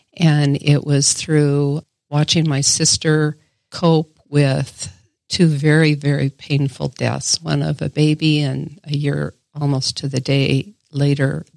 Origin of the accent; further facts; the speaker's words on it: John Day, Oregon, United States; I think I was just a typical kid, I grew up in John Day, and really small town.